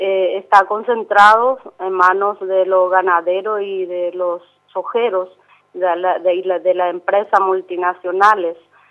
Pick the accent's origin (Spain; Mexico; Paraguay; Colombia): Paraguay; San Pedro; lo que nosotros queremos como paraguayos y paraguayas